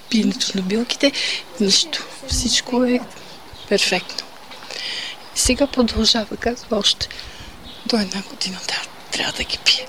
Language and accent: Bulgarian; Gorna Oryahovitsa, Veliko Tarnovo Province, Bulgaria; От Горна Оряховица.